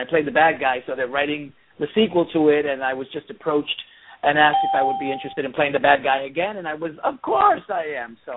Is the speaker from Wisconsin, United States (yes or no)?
no; New York, United States; stuff that I've experienced as a kid growing up in New York